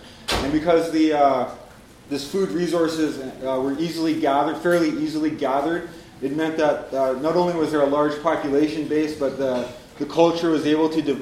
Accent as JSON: {"language": "English", "region": "British Columbia", "country": "Canada", "said": "I'm from the Kwakwaka'wakw Nation. Acknowledge that I'm on Coast Salish territory."}